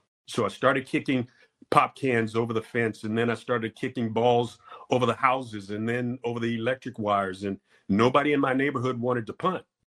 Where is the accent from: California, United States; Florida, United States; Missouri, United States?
Florida, United States; I said, Francis, I'm from Florida.